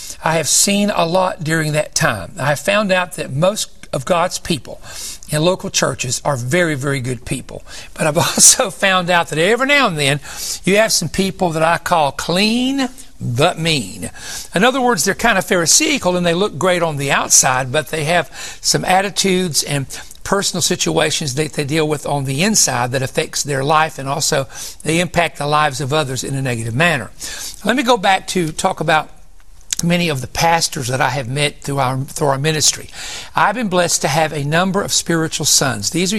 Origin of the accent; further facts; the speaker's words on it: Big Stone Gap, Virginia, United States; As a child, growing up in Big Stone Gap, Virginia, I can remember many of the great services that we had in the local church